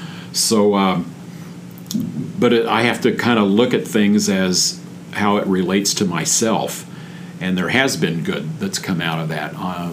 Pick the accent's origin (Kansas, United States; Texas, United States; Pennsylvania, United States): Kansas, United States; Junction City; I grew up in Junction City, Kansas.